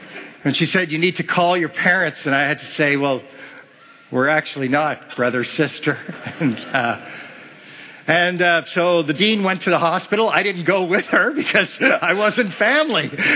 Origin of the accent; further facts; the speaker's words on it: Ontario, Canada; since she was from BC and I was from Ontario